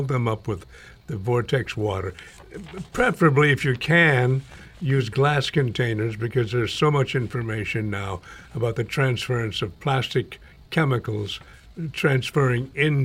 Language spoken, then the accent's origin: English; Iowa, United States; But I come from Iowa, sweetheart.